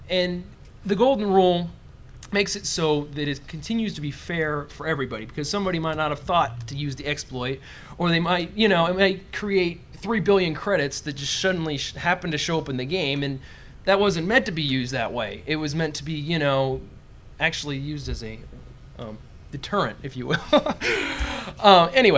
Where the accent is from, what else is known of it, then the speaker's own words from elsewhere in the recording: Montgomery, Alabama, United States; I'm from Montgomery, Alabama.